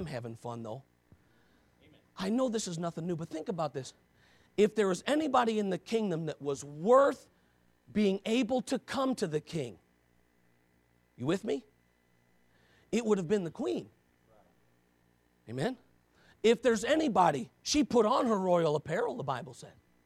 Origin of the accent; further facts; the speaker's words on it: United States; but I'm an American. Okay, listen to me, I'm an American.